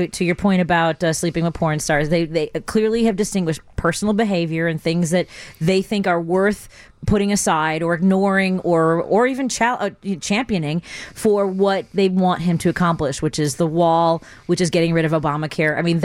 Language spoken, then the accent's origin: English; Chicago, Illinois, United States; You know, I grew up in a neighborhood. I grew up in Norwood Park that has, you know, it's not the most racially diverse area.